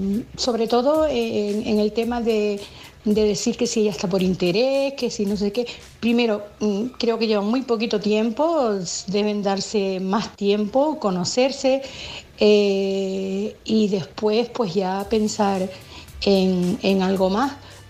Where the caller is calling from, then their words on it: Canary Islands, Spain; de Tenerife.